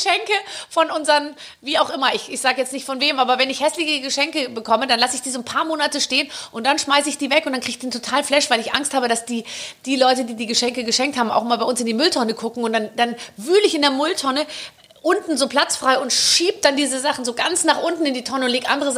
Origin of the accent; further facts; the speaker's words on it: Gröbenzell, Bavaria, Germany; Ich komme aus Gröbenzell.